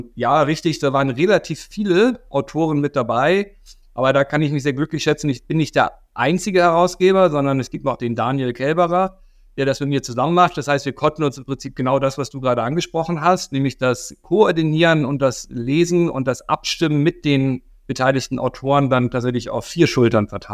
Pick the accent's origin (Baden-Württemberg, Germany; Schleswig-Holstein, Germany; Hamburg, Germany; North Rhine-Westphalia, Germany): Hamburg, Germany; born there; Also ich bin gebürtiger Hamburger